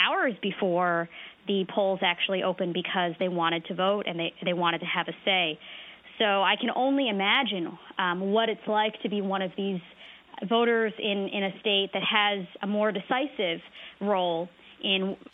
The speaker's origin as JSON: {"language": "English", "region": "Florida", "country": "United States", "tie": "born or raised there", "said": "Yeah, Florida, my home state."}